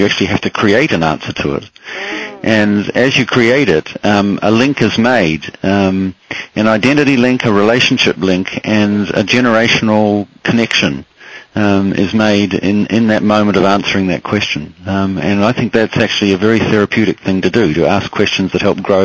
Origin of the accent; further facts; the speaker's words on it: New Zealand; I come from New Zealand